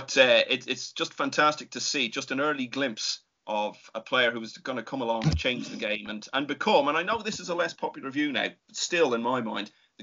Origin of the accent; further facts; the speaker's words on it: Ireland; I'd have a vested interest in Ken anyway, being an Irishman, and we were even playing in the same club at the time.